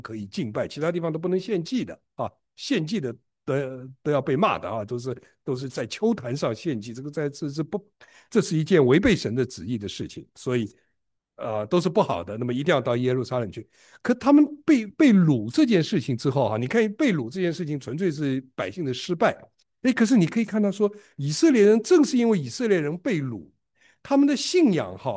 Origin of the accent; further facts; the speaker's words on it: China; 因为我们中国人讲话时态不够注意啊